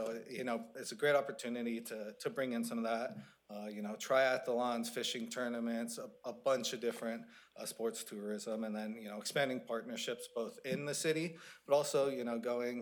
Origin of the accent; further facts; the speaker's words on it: Arizona, United States; also born or lived in Dallas, Oregon; You know, I grew up in Arizona, but I started playing sports here in Oregon, just outside of Salem, Dallas.